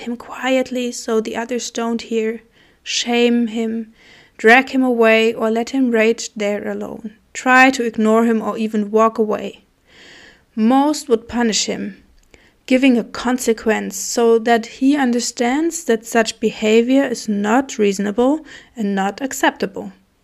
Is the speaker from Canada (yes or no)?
no; Germany; I come from Germany, and I have almost 3 kids.